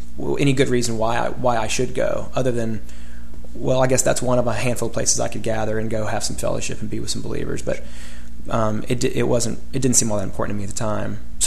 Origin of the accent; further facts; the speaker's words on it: the South, United States; I grew up in the South and, you know, grew up in a house going to church.